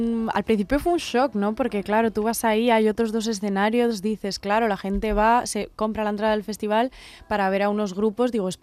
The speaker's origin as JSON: {"language": "Spanish", "town": "Madrid", "region": "Community of Madrid", "country": "Spain", "lives_now": "Barcelona, Spain", "said": "Yo soy de Madrid. Pero vivo en Barcelona."}